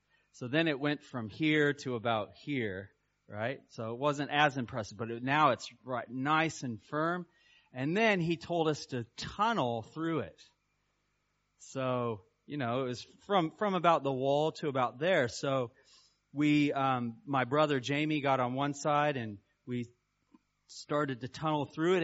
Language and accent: English; Kansas, United States; I grew up in Kansas, and we had lots of snow usually around Christmas time.